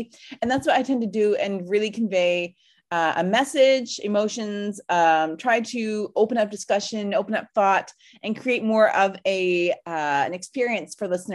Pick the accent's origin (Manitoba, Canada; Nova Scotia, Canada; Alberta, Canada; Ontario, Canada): Nova Scotia, Canada; now in Montreal, Canada; So I'm actually originally from Nova Scotia. So I am born and raised in the East Coast of Canada.